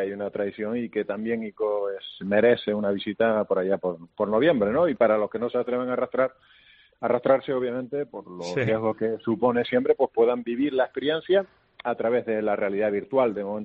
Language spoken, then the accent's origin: Spanish; Icod de los Vinos, Canary Islands, Spain; es que somos el pueblo de Canarias que más tradiciones vivas tiene, conserva